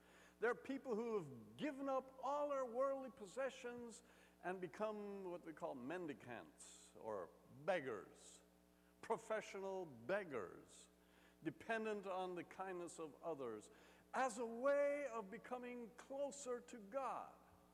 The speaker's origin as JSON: {"language": "English", "country": "Jamaica", "tie": "born or raised there", "moved": "yes", "lives_now": "United States", "said": "I grew up in Jamaica, in the West Indies."}